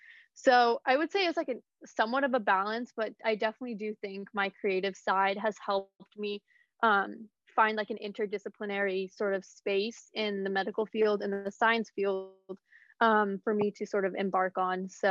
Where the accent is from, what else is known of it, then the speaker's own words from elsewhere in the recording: Idaho, United States; Yeah, so I grew up in Idaho, which is, like, random state, like, super random. People literally only connected to potatoes.